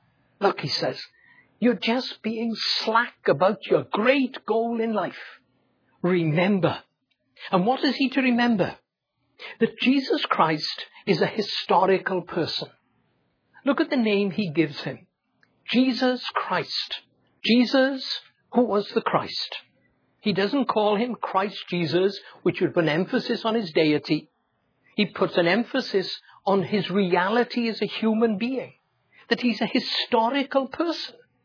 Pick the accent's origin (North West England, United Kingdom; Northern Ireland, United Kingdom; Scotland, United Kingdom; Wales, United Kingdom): Wales, United Kingdom; don't sound Welsh at all. But that's where I come from. And not only that, you will know that if I come from Wales, I must have family in Wales.